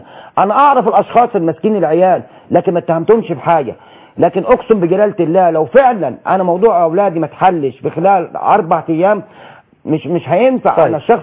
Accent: Egypt; انا بتكلم انا كمواطن مصري

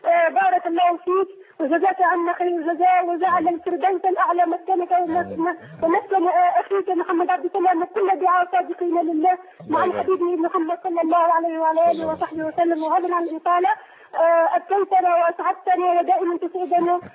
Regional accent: Tunisia; من تونس مفتوح لكل علماء الأمة

